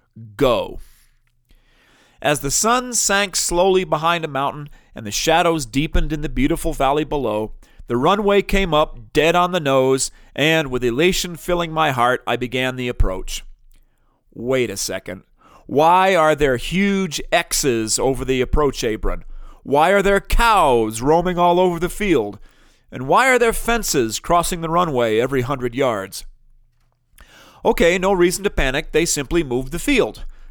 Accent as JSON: {"language": "English", "town": "Harrison", "region": "Ohio", "country": "United States", "tie": "born or raised there", "said": "My final destination was to be the grass strip at Harrison, Ohio, my hometown."}